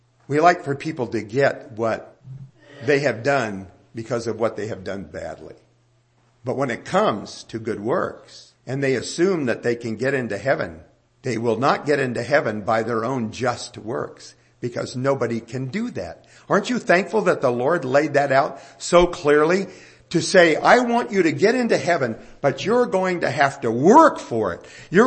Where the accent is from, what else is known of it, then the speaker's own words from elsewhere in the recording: United States; I'm a Christian because I'm an American.